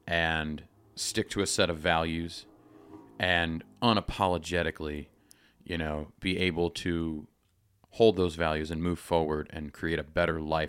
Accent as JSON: {"language": "English", "town": "Shillington", "region": "Pennsylvania", "country": "United States", "tie": "born or raised there", "said": "I grew up in Shillington, Pennsylvania, in the summertime, I would spend half the week with my grandmother, half the week with a babysitter."}